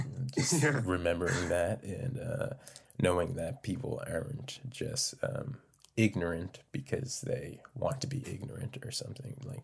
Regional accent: North Preston, Nova Scotia, Canada; feeling like, oh, I'm from North Preston, so people aren't going to think that I am able to get this job

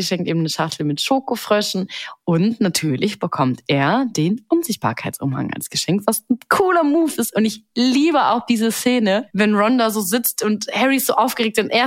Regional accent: Bavaria, Germany; Wahrscheinlich gab es das nur bei uns in Bayern.

